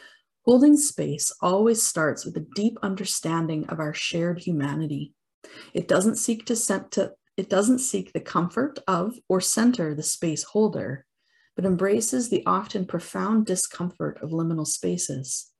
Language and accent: English; Canada; perhaps I'm too Canadian to risk being perceived as not nice online